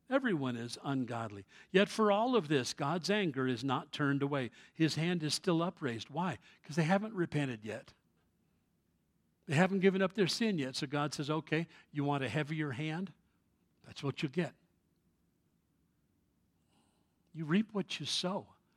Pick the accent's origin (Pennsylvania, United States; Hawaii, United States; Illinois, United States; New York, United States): New York, United States; New York City; As a kid, I grew up in New York City